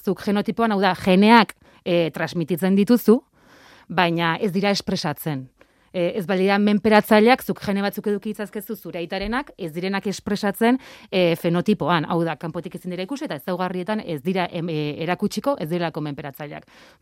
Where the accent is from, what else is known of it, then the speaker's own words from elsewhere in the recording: San Sebastián, Basque Country, Spain; Ni Donostiarra naiz